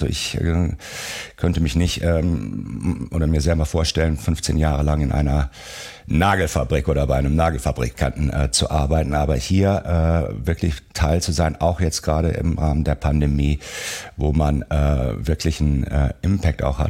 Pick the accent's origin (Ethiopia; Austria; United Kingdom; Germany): Germany; Rhineland; ich komme ja aus dem Rheinland. Wir leben ja im Rheinland nach dem rheinischen Dreiklang oder Kanon